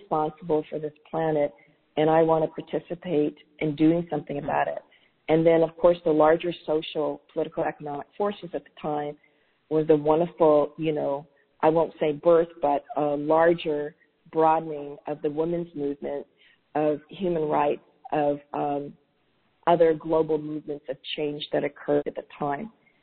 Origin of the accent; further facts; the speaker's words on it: Toronto, Ontario, Canada; I remember distinctly growing up in Chinatown in Toronto.